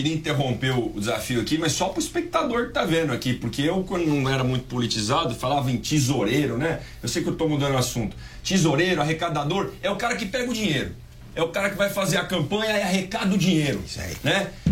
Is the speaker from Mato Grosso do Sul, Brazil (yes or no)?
no; São Bernardo do Campo, São Paulo, Brazil; Eu nasci em São Bernardo do Campo, sou lá do ABC, Silvio.